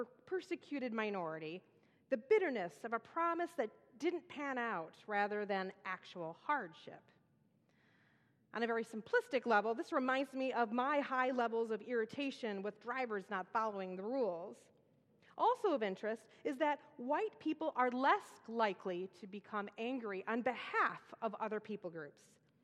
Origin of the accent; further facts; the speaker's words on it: Philadelphia, Pennsylvania, United States; I'm going to show you how I learned to manage conflicts when I grew up in Philadelphia.